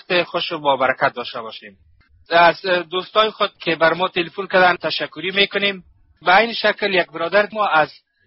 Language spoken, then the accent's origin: Persian; Afghanistan; ما ایماندار مسیح هستیم، ما افغان هستیم